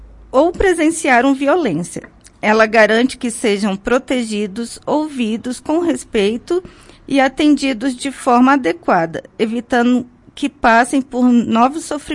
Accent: Brasília, Federal District, Brazil; now in Vacaria, Brazil; Eu sou natural de Brasília.

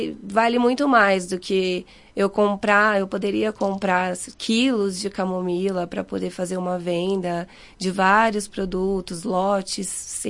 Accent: Cuiabá, Mato Grosso, Brazil; moved away as an adult; Eu sou de Cuiabá. Eu vim porque eu queria mudar de vida. Eu queria realmente morar num lugar mais tranquilo

